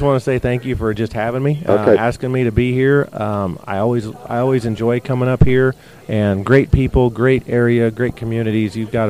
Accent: Illinois, United States; I am actually from Illinois in the United States.

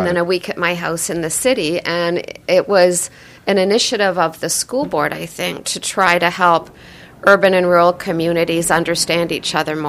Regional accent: Burlington, Ontario, Canada; So I grew up in Burlington, Ontario, and I didn't know much about farming or ag

